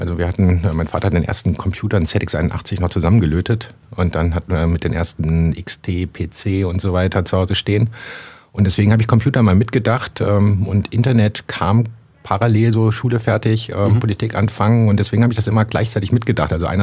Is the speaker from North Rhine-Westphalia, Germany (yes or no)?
yes; Bonn, North Rhine-Westphalia, Germany; Na, vor Ort von Bonn.